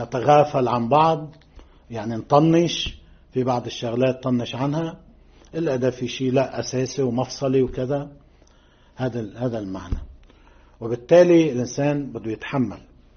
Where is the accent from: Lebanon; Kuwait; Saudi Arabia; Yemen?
Lebanon; الواقع تبعنا كلبنانيين بيقول هيك